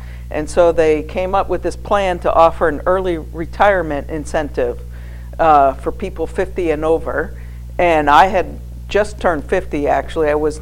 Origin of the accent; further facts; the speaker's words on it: Sudbury, Massachusetts, United States; the church that I grew up with in Sudbury, Massachusetts, was one of the first Southern Baptist churches, and it was constituted the same month and year that I was born.